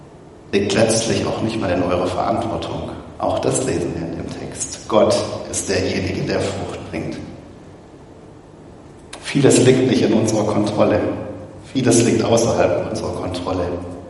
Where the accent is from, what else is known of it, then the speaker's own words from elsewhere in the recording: Nürtingen, Baden-Württemberg, Germany; Ich bin ja selber in Nürtingen groß geworden, vielleicht entdecke ich auch leichter die Freundlichkeit hinter den Schwaben.